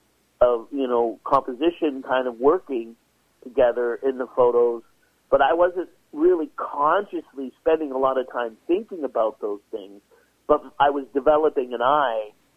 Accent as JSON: {"language": "English", "town": "Pittsburgh", "region": "Pennsylvania", "country": "United States", "tie": "born or raised there", "said": "I became an artist here because where I grew up in Pittsburgh, you know, being an artist, that wasn't even on the menu."}